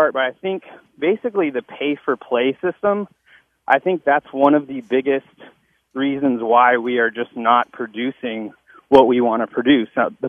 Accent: El Paso, Texas, United States; I grew up playing soccer in El Paso, like 31 years old, so I've been playing for my whole life.

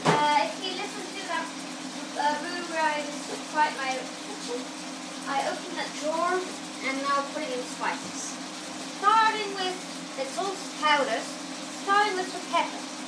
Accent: Netherlands; first language Dutch; English is a second language; Remember, English is not my first language. I'm a Dutchie. I speak Dutch. English, I speak English quite well, but it's still not my first language.

